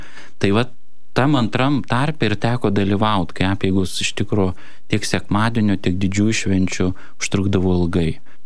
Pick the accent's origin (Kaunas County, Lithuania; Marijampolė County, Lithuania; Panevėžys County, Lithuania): Kaunas County, Lithuania; Kaunas; Gimiau ir augau Kaune, Žemųjų Šančių mikrorajone.